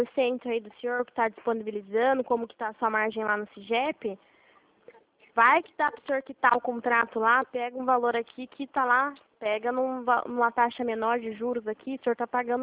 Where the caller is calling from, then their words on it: Limeira, São Paulo, Brazil; eu tô falando aqui de Limeira, São Paulo, perto de Campinas.